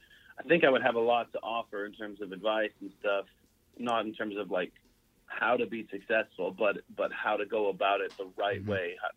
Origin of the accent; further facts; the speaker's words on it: Pembroke, Ontario, Canada; now in Nashville, United States; it's 1,000 miles door to door from my place here in Nashville back to Pembroke, Ontario, to raise money for local charities